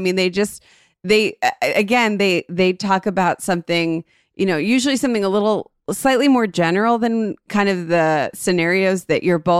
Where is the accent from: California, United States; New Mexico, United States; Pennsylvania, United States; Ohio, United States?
Ohio, United States; that's so funny that we're all from suburbs of Cleveland.